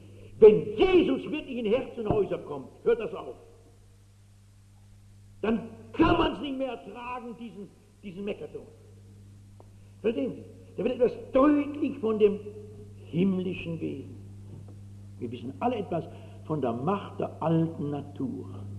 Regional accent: Frankfurt, Hesse, Germany; Ich bin so als Frankfurterin so Ästhetin.

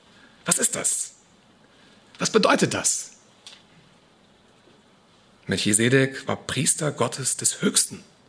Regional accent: Rhineland-Palatinate, Germany; Ich stamme aus dem Hunsrück

